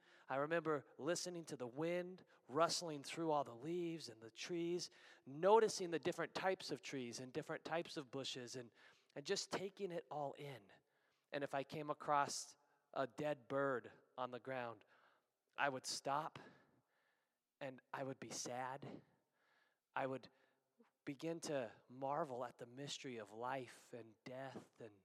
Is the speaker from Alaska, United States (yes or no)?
yes; Alaska, United States; I grew up in Alaska, and there are a million trees for a child to get lost in.